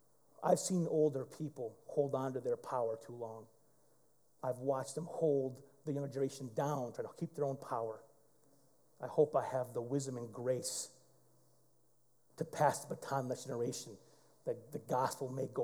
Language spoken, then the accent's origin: English; Flint, Michigan, United States; I came to this church in Waterford, Michigan. I was from Flint.